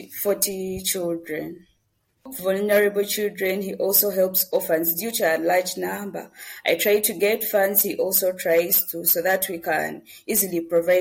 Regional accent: Uganda; I'm from Uganda, from an orphanage.

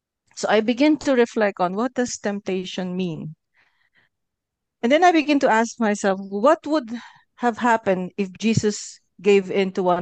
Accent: Philippines; now in New Zealand; I'm a Filipino Kiwi working with the Archdiocese of Wellington.

